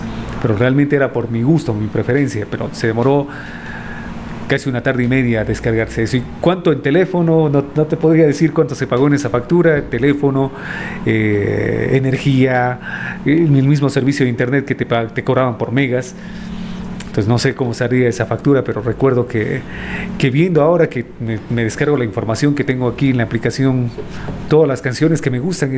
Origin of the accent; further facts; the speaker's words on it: Cuenca, Azuay, Ecuador; Yo nací aquí en Cuenca porque mi papá viene a Tomebamba con mi mamá y nosotros nacimos aquí. Pero realmente nuestras raíces están en Loja.